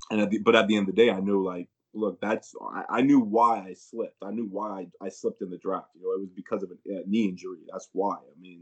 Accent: Canada; You know, I grew up in Canada. From the get-go, I was an underdog to a lot of Americans trying to go Div 1.

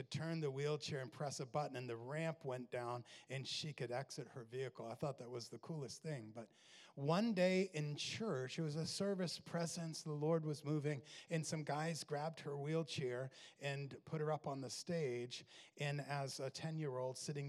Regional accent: Maine, United States; I'm the seventh of eight. I grew up in Maine, as you heard, and my family was very dysfunctional.

